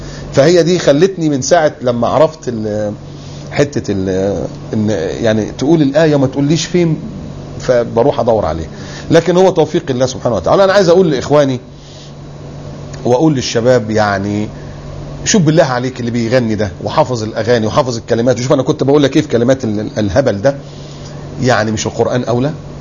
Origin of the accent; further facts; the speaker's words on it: Upper Egypt, Egypt; يعني والدي صعيدي، وانت عارف الصعايده يعني ايه. انا صعيدي برضو يعني، اتولدت في الصعيد بس ما اعرفش فين الجرجه اللي انا اتولدت فيها دي.